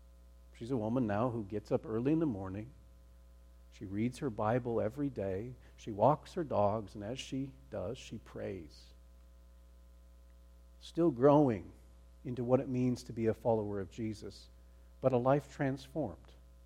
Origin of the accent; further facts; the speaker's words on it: Montana, United States; You know, growing up in Montana, we were the only Christian family in my father's extended family.